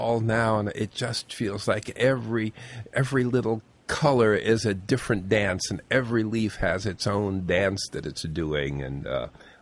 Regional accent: New York, United States; Yeah, the autumn, I grew up in, in the East, and it was really in school. I was in New York, very, very boring school.

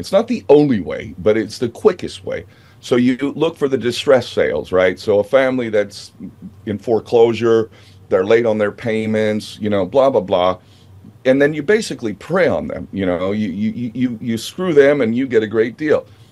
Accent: California, United States; I grew up in Southern California.

